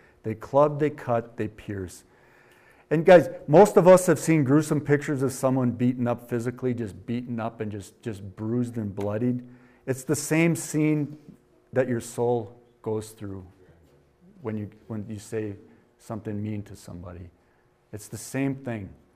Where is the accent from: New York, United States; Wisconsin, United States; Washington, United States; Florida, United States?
Wisconsin, United States; accent: Wisconsin; They wanted me to say soda in my Wisconsin accent.